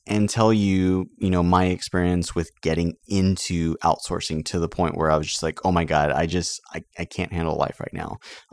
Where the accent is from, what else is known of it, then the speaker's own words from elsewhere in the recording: San Antonio, Texas, United States; now in Waco, United States; when my wife and I moved to Waco, we're originally from San Antonio, I still stayed San Antonio based.